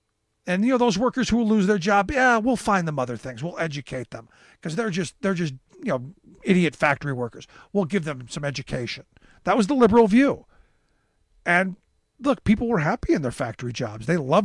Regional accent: Cleveland, Ohio, United States; Because I lived through deindustrialization when I grew up in Cleveland.

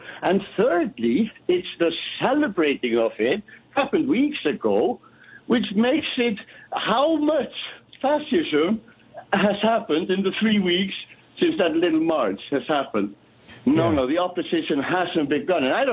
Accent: Iceland; now in Malta; No, I'm calling from Malta, but I'm Icelandic.

